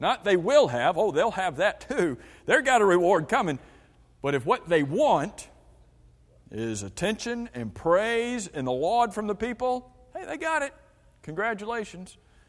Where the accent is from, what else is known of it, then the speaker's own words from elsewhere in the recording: United States; born there; I'm an American citizen because I was born here.